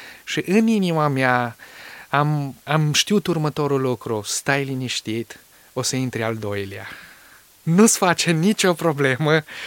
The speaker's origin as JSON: {"language": "Romanian", "town": "Bobohalma", "region": "Mureș County", "country": "Romania", "said": "Eu am venit de la Bobohalma, de la Sad, din județul Mureș."}